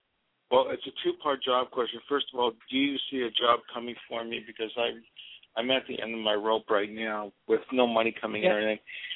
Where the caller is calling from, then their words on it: Los Angeles, California, United States; Los Angeles.